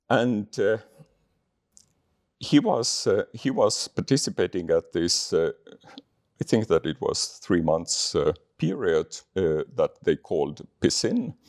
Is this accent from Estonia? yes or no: yes; Estonia; because I'm coming from Estonia and geopolitically we are placed here and these kind of neighbors.